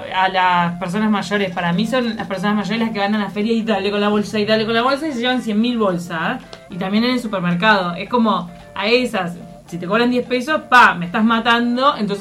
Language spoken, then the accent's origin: Spanish; Montevideo, Uruguay; como montevideana uruguaya